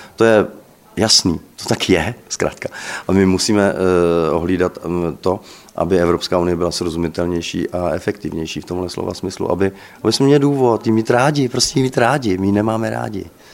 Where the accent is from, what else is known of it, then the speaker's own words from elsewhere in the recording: Prague, Czechia; born there; Já jsem se narodil v Praze, úplně v centru Prahy, na Starém Městě